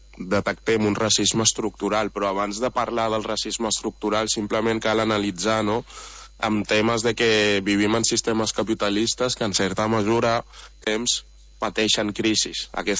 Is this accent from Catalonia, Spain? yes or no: yes; Catalonia, Spain; És la nostra terra, totes les persones racialitzades, no? També som catalans, espanyols no blancs